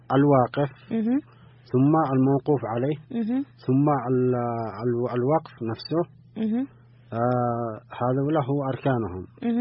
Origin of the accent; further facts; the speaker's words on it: Yemen; كما اعتدنا بأن إحنا كناس يمنيين